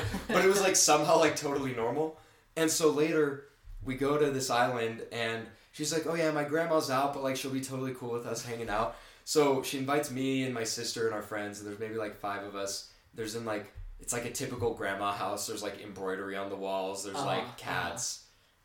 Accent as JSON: {"language": "English", "town": "Seattle", "region": "Washington", "country": "United States", "said": "Like, I'm from Seattle, but the skies looked gray like"}